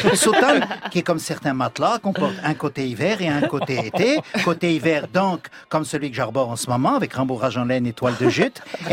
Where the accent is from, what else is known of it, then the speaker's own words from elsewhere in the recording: Asnières-sur-Seine, Île-de-France, France; born there; Moi, je suis né à Asnières. 92. Mais alors que mon père était de Levallois-Perret, territoire de la tribu des redoutables Balkanibales, ma mère était native de Courbevoie. Je suis donc un sang mêlé.